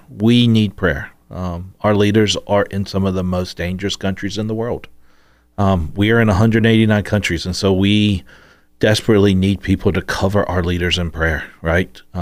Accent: the South, United States; we grew up in the Southern Bible Belt

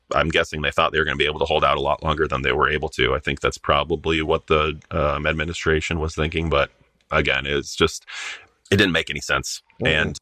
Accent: United States; born there; My mother was born in Sweden. I was born in the United States.

